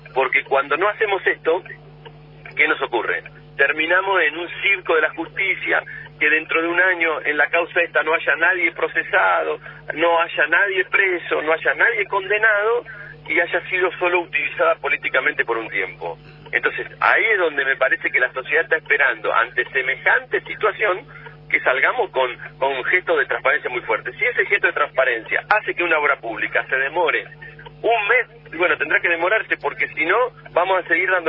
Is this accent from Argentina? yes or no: yes; Tres Arroyos, Buenos Aires Province, Argentina; En mi pueblo, en Tres Arroyos, lo hace el consorcio pavimentador muchas veces, que es una cooperativa de vecinos.